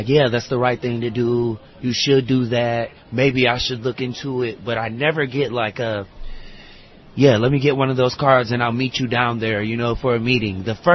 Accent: Detroit, Michigan, United States; now in California, United States; I'm from Detroit. I'm in California.

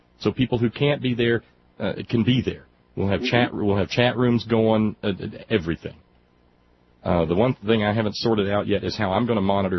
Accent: Alabama, United States; he felt real bad after I said, yeah, and I'm from Alabama.

